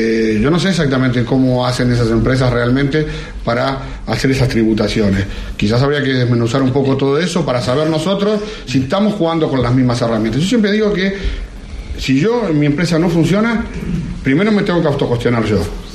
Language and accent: Spanish; Uruguay; moved away; yo soy uruguayo, pero llevo 18 años viviendo aquí, pero he viajado bastante.